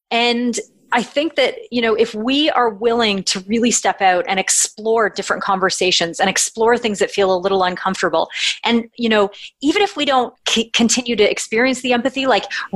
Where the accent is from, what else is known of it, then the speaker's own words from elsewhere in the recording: Canada; I'm Canadian